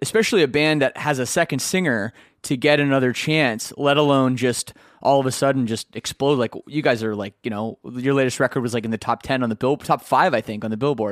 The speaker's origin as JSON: {"language": "English", "country": "Canada", "said": "there isn't one in mine either. I'm from Canada."}